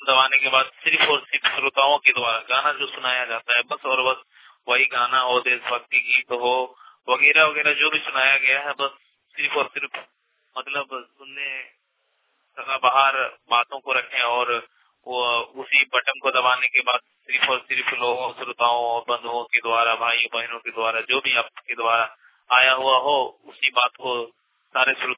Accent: Giridih, Jharkhand, India; सरिया गिरडी से बोल रहे हैं, हम झारखंड के रहने वाले हैं।

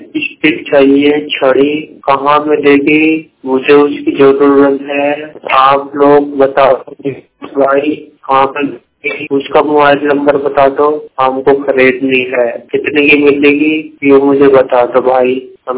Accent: Meerut, Uttar Pradesh, India; मैं मेरठ का रहने वाला हूँ।

